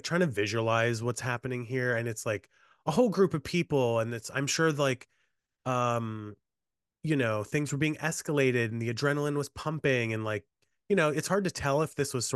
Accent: the South, United States; You know, I'm American, but not really

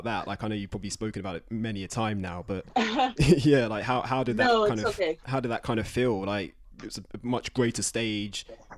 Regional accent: London, United Kingdom; I'm English, obviously born and bred in London, England. But the film for me as a black guy

